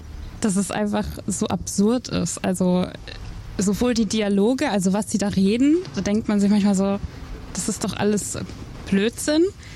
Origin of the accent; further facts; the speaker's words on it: North Rhine-Westphalia, Germany; also ich komme ja aus der Nähe von Dortmund